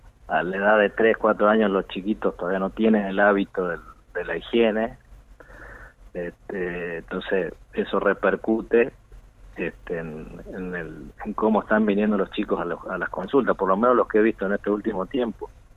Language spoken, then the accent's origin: Spanish; San Rafael, Mendoza, Argentina; accent: Cuyo; moved away as an adult; also born or lived in Córdoba; now in Catamarca, Argentina; Sí, yo soy de San Rafael, de Mendoza.